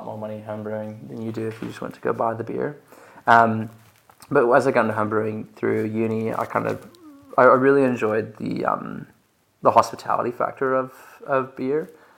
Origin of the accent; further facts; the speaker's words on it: United States; moved away; I'm originally from the States, moved out here in 2009 full time.